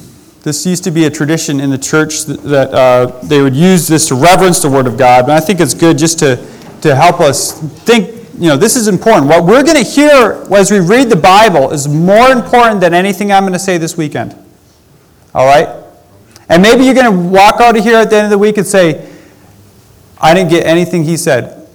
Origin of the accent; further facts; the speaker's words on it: Grand Rapids, Michigan, United States; also born or lived in Arizona; So I am from Michigan. Grand Rapids is my hometown. I lived there pretty much my whole life. I was born in Arizona. Didn't live there very long. And now I live in Mississippi.